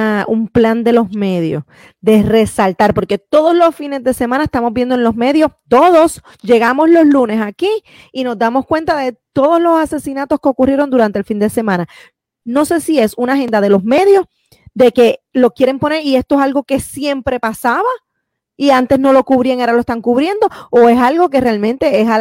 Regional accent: Puerto Rico; Soy bien boricua.

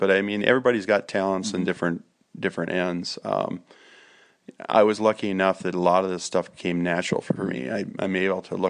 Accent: Walker, Minnesota, United States; I grew up fishing. I grew up in Walker, Minnesota, on Leech Lake

